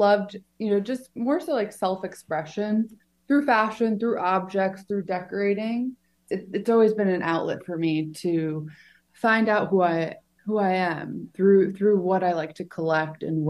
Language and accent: English; New York, United States; So I grew up on Long Island, but just outside of the city.